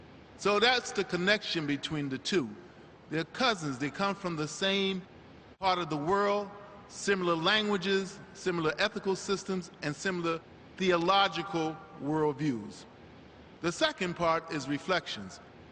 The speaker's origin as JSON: {"language": "English", "town": "Roanoke", "region": "Virginia", "country": "United States", "tie": "born or raised there", "also_born_or_lived": "Baltimore", "said": "That is, I was raised in the South. Even though I was born in Baltimore, Maryland, I was raised in Roanoke, Virginia."}